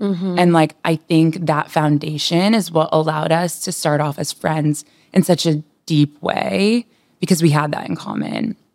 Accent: Los Angeles, California, United States; moved away as an adult; now in Austin, United States; So I moved to Austin from Los Angeles. So Kenzie and I are both from LA, but didn't know each other.

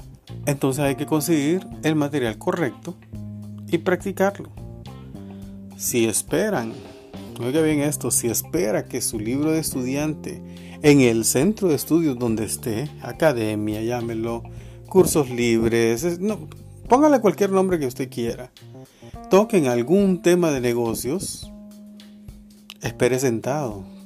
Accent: Honduras; el código 504, porque soy de Honduras

